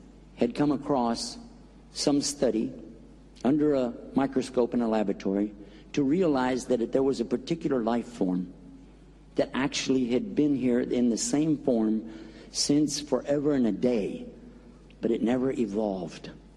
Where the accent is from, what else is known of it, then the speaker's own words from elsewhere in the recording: Texas, United States; And please, I'm from Texas. And we have an attitude in Texas.